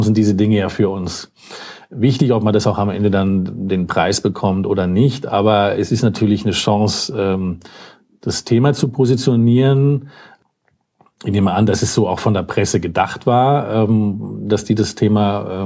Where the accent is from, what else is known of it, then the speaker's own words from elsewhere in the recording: Berlin, Germany; also born or lived in Vienna; now in Innsbruck, Austria; ich komme aus Berlin, also selbst Migrant hier, aber schon seit 17 Jahren in Wien und jetzt seit 5 Jahren in Innsbruck.